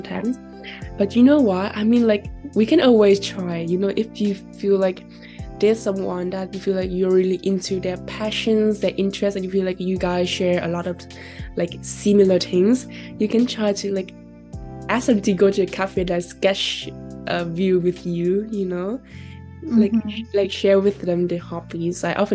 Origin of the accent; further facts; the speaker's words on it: Indonesia; English is a second language; Kept like introducing yourself, like, oh, I'm come from Indonesia and this is like my portfolio data.